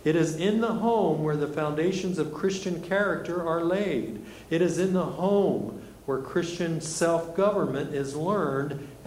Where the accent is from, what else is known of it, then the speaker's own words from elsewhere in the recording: Gettysburg, Pennsylvania, United States; I was born and raised in Gettysburg, so Chambersburg was the big city just west of Gettysburg back when I was growing up.